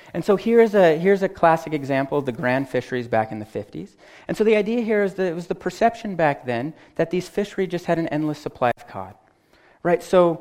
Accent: Colorado, United States; I'm from Colorado, so this is the Boulder Valley School District

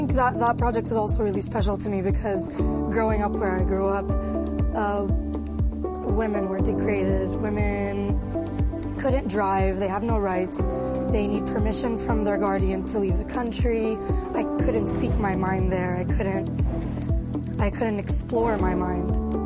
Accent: Saudi Arabia; while I grew up in Saudi Arabia, I always felt like the other in the society because my beliefs were different, my culture was different. I was a Palestinian living in Saudi Arabia. I was a Palestinian that could never go home.

